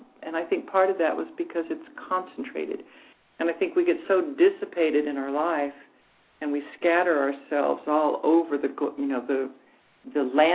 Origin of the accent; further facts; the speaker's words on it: Wales, United Kingdom; and I went to Wales, my home country